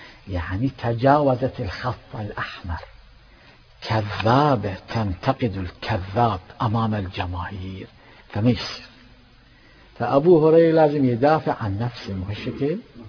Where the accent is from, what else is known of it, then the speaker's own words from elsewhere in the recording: Mecca, Makkah Province, Saudi Arabia; أنا من مكة المكرمة، مكة المكرمة ما بيها نخيل